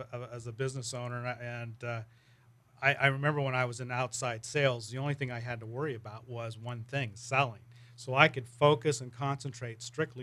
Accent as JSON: {"language": "English", "town": "Sacramento", "region": "California", "country": "United States", "tie": "born or raised there", "also_born_or_lived": "San Ramon", "said": "Well, I was raised in Sacramento from I was 4 years old, and then I relocated back about 1989 to the Bay Area and lived in the Contra Costa County in San Ramon for about 8 years"}